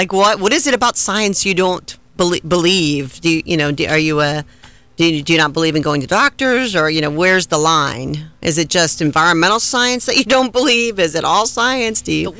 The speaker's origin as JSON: {"language": "English", "region": "Florida", "country": "United States", "tie": "born or raised there", "said": "I grew up in South Florida. I loved the ocean."}